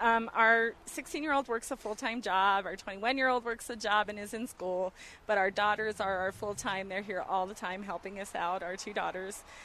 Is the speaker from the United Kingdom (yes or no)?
no; Westminster, Colorado, United States; No, I'm from Colorado, born and raised in Colorado, joined the military to do some traveling, and I ended up right back in Fort Carson.